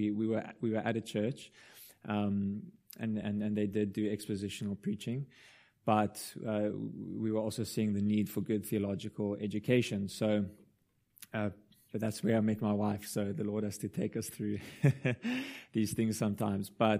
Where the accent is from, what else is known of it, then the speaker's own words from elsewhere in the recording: Stellenbosch, Western Cape, South Africa; So I went back to my hometown to apply to study theology. There wasn't much on the website about their confessional status or what they would be teaching, but I went there, and that's where I met my wife. And it was the Dutch Reformed Seminary in Stellenbosch in South Africa